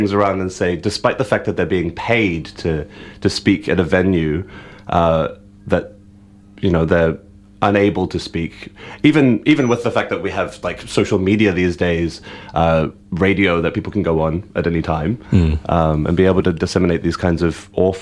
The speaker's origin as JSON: {"language": "English", "town": "Whangaparaoa", "region": "Auckland", "country": "New Zealand", "tie": "born or raised there", "said": "I mean, I grew up in Whangaparaoa, up north from here"}